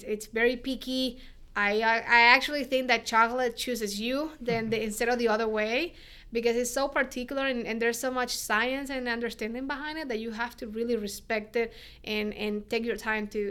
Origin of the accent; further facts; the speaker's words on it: Caracas, Capital District, Venezuela; So I am born and raised in Caracas, Venezuela.